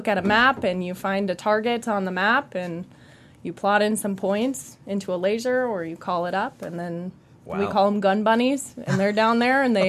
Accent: Culbertson, Montana, United States; also born or lived in North Dakota; I am not from North Dakota. I'm actually from Culbertson, Montana, which is... I'm going to go through it. West 50 miles, of Williston.

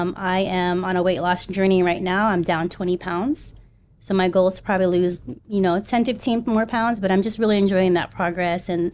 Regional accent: Fort Hood, Texas, United States; also born or lived in Frankfurt, Germany / Kansas; We then ended out in Fort Hood, which is also now known as Fort Cavazos, Texas. And I call that home just because that's where I went to high school.

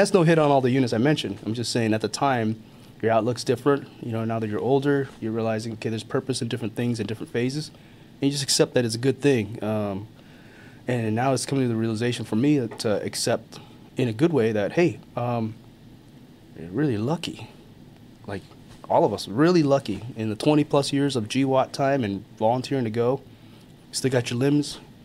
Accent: United States; Being an American, growing up here, obviously being in two different worlds, right?

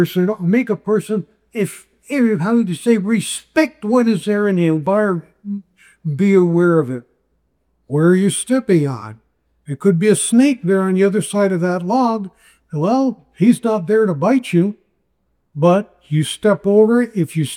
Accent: Panama; Well, I was born here in the Republic of Panama, and as a child growing up, where was your playground? The jungle.

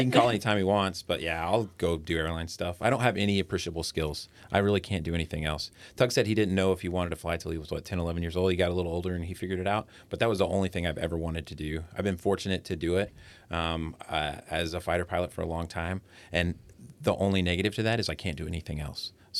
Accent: Terre Haute, Indiana, United States; also born or lived in Tucson, Arizona; When I was growing up in Terre Haute and Tucson before

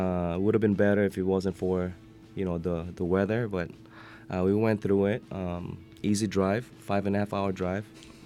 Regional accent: Tucson, Arizona, United States; also born or lived in Philippines; So I was born in Philippines, about a hometown in Tucson, Arizona, graduated high school there back in 96.

